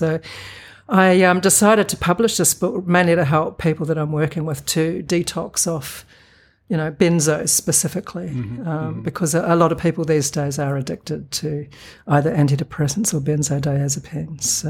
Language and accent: English; New Zealand; I'm from New Zealand